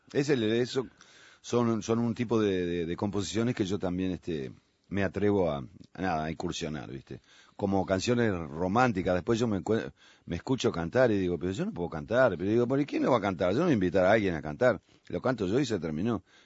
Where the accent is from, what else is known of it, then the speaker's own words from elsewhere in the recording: Montevideo, Uruguay; todo eso porque somos todos montevideanos